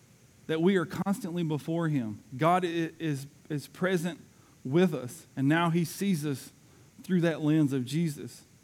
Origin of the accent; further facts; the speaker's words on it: the South, United States; I'm from the South and I did well to master the English language